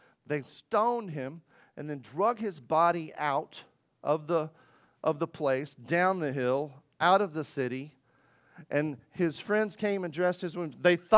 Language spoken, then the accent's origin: English; Paragould, Arkansas, United States; I grew up in Paragould, Arkansas. Anybody know where Paragould, Arkansas is?